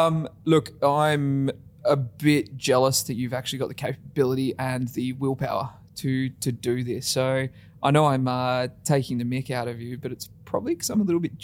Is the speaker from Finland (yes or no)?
no; Perth, Western Australia, Australia; Growing up in Perth, it's a pretty important topic.